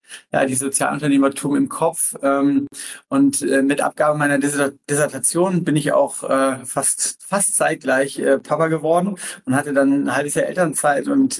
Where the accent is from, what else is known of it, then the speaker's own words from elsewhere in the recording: Rhineland, Germany; also born or lived in Washington, United States / Potsdam, Germany; Ich bin ursprünglich auf dem Bauernhof groß geworden im Rheinland